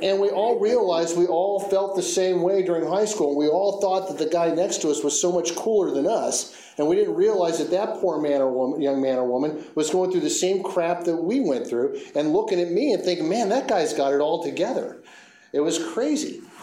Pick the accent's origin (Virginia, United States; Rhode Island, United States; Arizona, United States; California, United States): California, United States; San Leandro; I grew up in San Leandro, California, just right over there, with an intact family